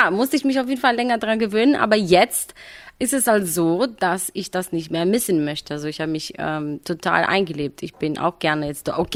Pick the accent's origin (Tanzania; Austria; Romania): Romania; Also bei uns in Rumänien, ich bin in Großstadt aufgewachsen